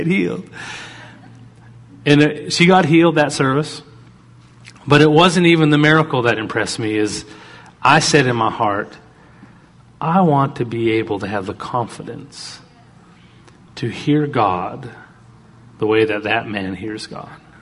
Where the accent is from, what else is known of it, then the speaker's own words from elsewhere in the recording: Canada; I'm Canadian. I love being Canadian. I wear Canadian t-shirts.